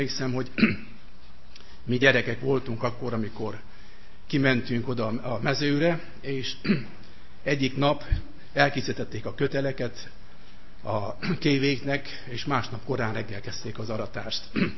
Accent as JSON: {"language": "Hungarian", "town": "Satu Mare", "region": "Satu Mare County", "country": "Romania", "tie": "born or raised there", "said": "Hát én is városi gyerek voltam, és városban nőttem fel, de németiben, vagyis németi részben, ahol gazdálkodók voltak."}